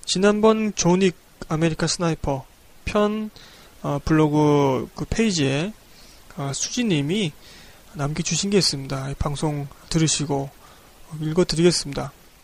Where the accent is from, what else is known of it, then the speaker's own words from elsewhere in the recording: South Korea; 한국인으로서는 이해하지 못하는 그런 요소들도 있었고